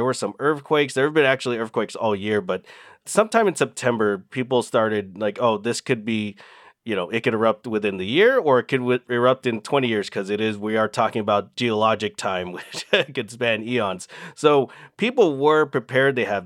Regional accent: California, United States; I grew up in California, so when I moved here, I always thought, oh, if the volcano erupts, it's going to be like Mount Vesuvius

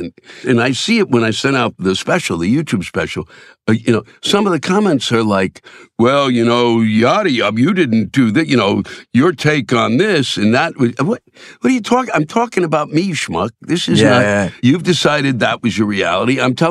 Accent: Silver Spring, Maryland, United States; also born or lived in Washington, D.C.; I'm from D.C.

